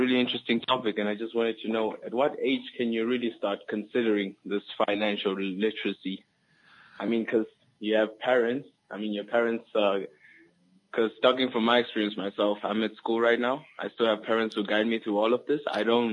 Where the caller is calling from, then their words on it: Windhoek, Khomas, Namibia; Windhoek.